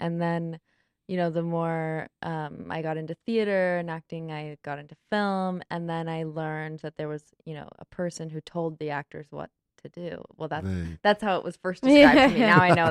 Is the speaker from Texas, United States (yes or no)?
yes; Austin, Texas, United States; moved away as an adult; now in Los Angeles, United States; No, I'm from Austin, Texas, originally.